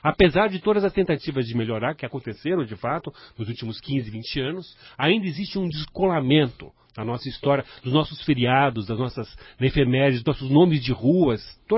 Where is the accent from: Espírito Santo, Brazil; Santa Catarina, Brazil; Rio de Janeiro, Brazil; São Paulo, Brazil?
São Paulo, Brazil; nós somos paulistas aqui